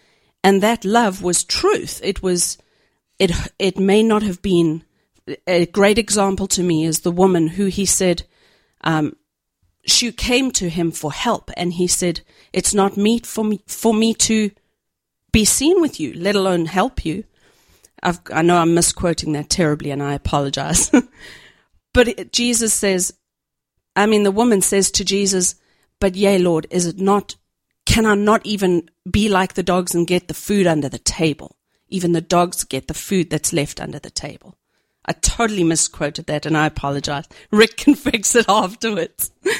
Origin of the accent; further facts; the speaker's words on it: South Africa; born there; I was born in South Africa, obviously, and I was raised in the church. So, I became a born-again Christian at the age of 8.